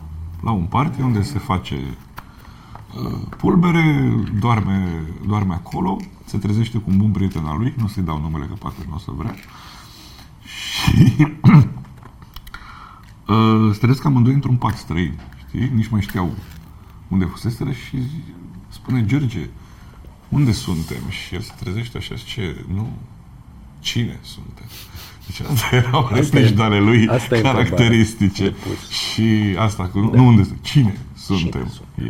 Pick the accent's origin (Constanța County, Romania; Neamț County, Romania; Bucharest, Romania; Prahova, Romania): Bucharest, Romania; Eu, deși sunt din București, de multe ori m-am mai mutat cu chirie în centru și tot timpul pe lângă zona Amzii, sau chiar în piața Amzii